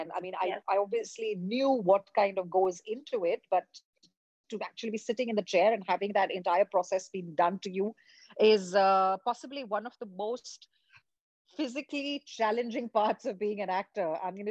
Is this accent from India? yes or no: yes; India; especially for all girls growing up in India